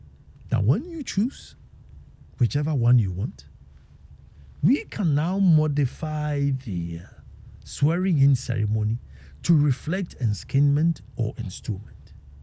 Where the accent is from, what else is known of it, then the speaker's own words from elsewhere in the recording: Eastern Region, Ghana; so that as much as I see myself as an Akwamunin, I should see myself the same as a Ghanaian. So sometimes we are only Ghanaian when we travel outside of Ghana.